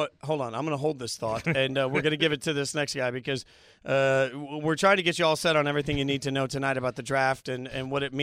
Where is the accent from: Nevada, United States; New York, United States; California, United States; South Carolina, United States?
Nevada, United States; Las Vegas; now in Nashville, United States; I'm from Vegas originally, even though we're in Nashville now